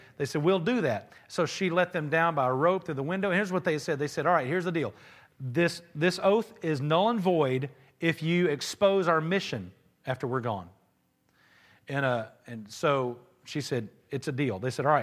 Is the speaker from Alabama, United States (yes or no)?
yes; Alabama, United States; I like to think that he said, get, because I'm from Alabama.